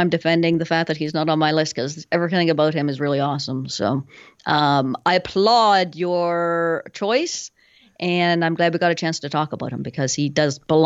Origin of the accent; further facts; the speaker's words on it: Halifax, Nova Scotia, Canada; to my hometown of Halifax, Nova Scotia.